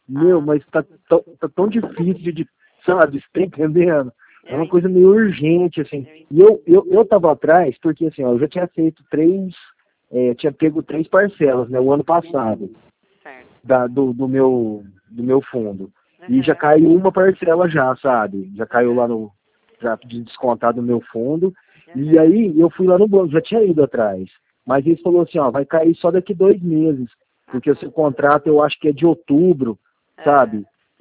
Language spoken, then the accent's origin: Portuguese; São Joaquim da Barra, São Paulo, Brazil; É porque eu sou de São Joaquim da Barra, eu acho que nem tem esse banco aqui.